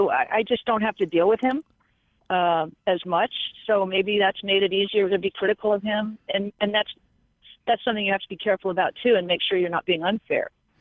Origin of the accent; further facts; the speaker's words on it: New York, United States; not just because I'm a New Yorker, but because I'm a woman, possibly